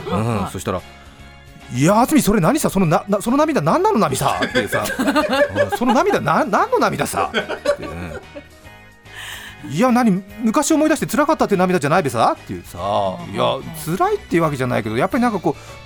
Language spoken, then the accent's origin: Japanese; Hokkaido, Japan; またふるさとの情景、特になんか春先の雪解け時期になると、私大人になってからもなんか、まあ、十勝地方というところだったんですけども、なんかこう十勝地方の春らしい景色を歌った歌なんで